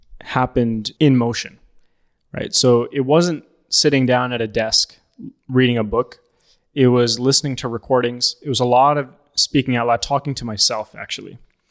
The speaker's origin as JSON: {"language": "English", "region": "New Jersey", "country": "United States", "tie": "born or raised there", "said": "I was born in New Jersey. Born and raised in New Jersey."}